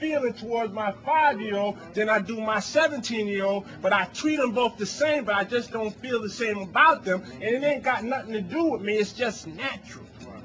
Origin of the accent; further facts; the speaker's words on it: New York City, New York, United States; because I'm from Bed-Stuy, Bushwick area, and I got clean in Manhattan